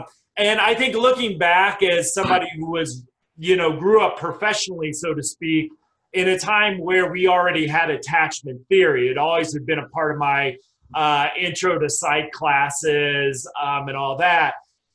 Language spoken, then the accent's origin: English; Midwest, United States; I'm just happy we don't have all the mosquitoes that I grew up with in the Midwest.